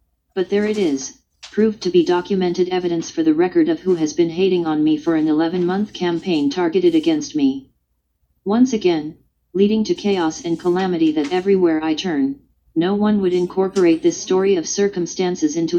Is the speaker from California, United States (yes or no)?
yes; San Bernardino, California, United States; 2 weeks after I had to leave the Denver area back to my hometown of San Bernardino. That is where I write this story today.